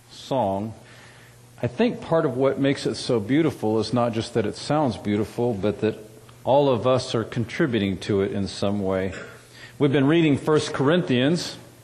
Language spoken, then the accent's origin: English; California, United States; And I grew up in California where they, a century ago, dammed up the rivers and the mountains and made reservoirs so they could irrigate the crops in the summer